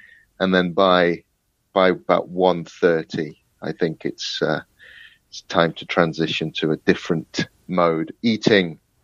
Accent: Nottingham, East Midlands, United Kingdom; also born or lived in Berlin; now in London, United Kingdom; About 6 years I've been living in London now, and I'm originally from Nottingham, which is in the Midlands

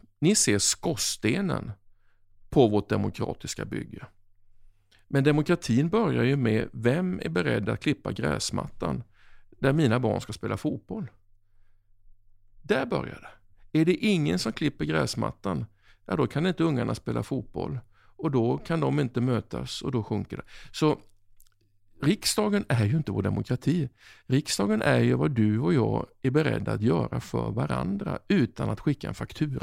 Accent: Oskarshamn, Kalmar County, Sweden; Jag kom från Oskarshamn.

